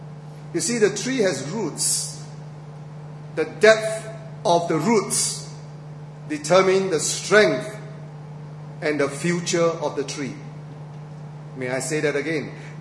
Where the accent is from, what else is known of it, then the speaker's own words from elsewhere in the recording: Singapore; I'm a Singaporean, you know. I complain.